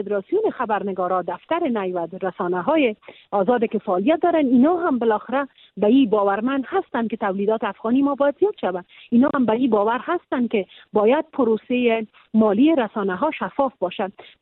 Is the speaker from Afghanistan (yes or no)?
yes; Afghanistan; به عنوان یک افغان